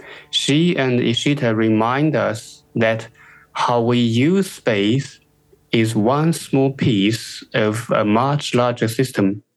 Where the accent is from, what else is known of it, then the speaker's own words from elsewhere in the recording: China; For me, growing up in China, for example, in my home, I didn't have what you might call personal space